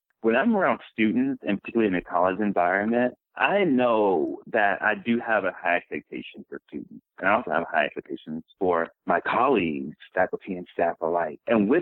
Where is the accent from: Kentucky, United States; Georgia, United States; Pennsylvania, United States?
Georgia, United States; Atlanta; also born or lived in Dallas / New York City; now in Minneapolis, United States; I am originally from Dallas, Texas, so I am a Texas Bama, like our … And I grew up in the South, grew up in Atlanta as well, and lived in New York City. And I have been living now in Minneapolis for the last 9 years.